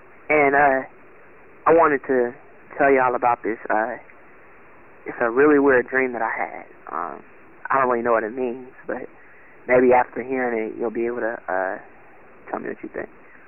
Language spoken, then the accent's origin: English; Pasadena, California, United States; it cuts back to my hometown, which is Pasadena, and I see the house that I grew, like, the house that I used to grew up